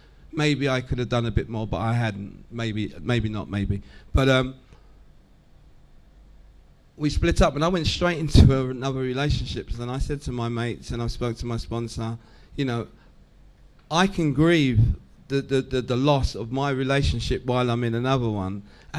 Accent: London, United Kingdom; I come from London

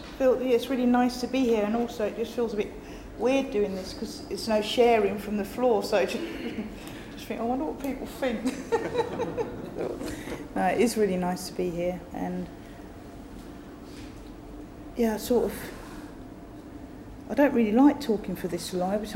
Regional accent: London, United Kingdom; born there; I was born in London, both my parents emigrated here, and I come from a quite a big family, which is, there were seven children.

